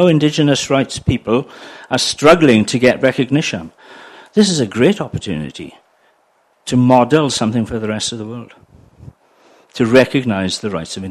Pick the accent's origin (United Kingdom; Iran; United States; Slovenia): United Kingdom; Wales; now in New Zealand; And as a background, I'm a Welshman, and if you struggle with my accent, it's because I live in Nongataha.